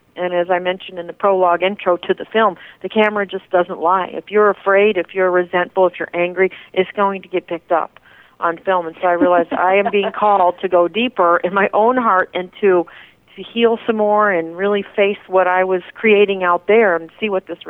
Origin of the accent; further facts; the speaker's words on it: Arizona, United States; she hosts a lot of conferences in the Sedona area, and I'm from Arizona